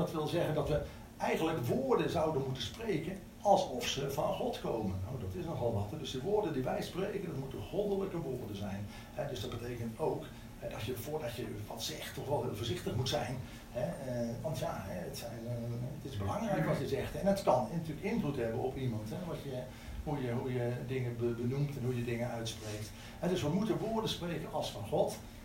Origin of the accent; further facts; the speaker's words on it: Eindhoven, North Brabant, Netherlands; Ik kom uit Eindhoven en ik ben daar betrokken bij de Lichtstadgemeente. Nou, daar zit ik al zo'n 37 jaar ongeveer, dus een lange tijd.